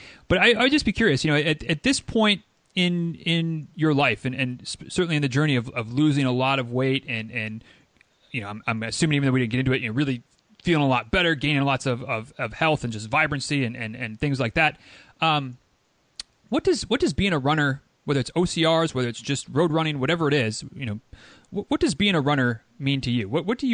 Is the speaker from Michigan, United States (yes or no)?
yes; Michigan, United States; from growing up in Michigan, like I said, and going to Canada, not super regularly